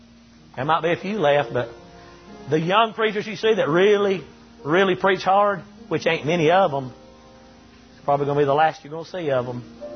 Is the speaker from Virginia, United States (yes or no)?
no; North Carolina, United States; I come from the Bible Belt up there in North Carolina. There was preachers everywhere up there.